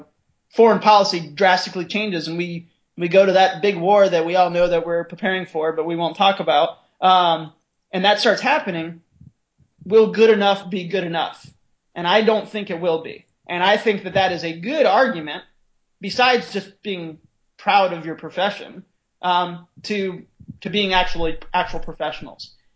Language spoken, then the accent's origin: English; United States; I'm an American, you know, I want, I am a professional